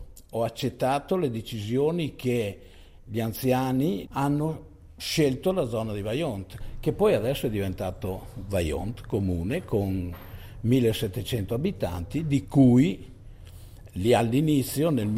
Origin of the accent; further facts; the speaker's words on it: Erto, Friuli-Venezia Giulia, Italy; Io sono di Erto, la mamma è di Olantri, che è qui vicino a Longarone